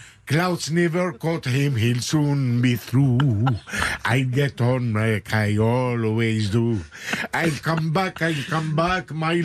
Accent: Algeria; accent: pied-noir; moi, j'ai pas l'accent français. Quand je parle anglais, j'ai l'accent pied noir.

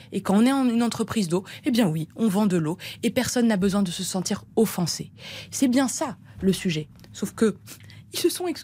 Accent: Centre-Val de Loire, France; born there; Il se trouve que mes deux parents sont nés au Maroc, que je suis née dans le Loir-et-Cher

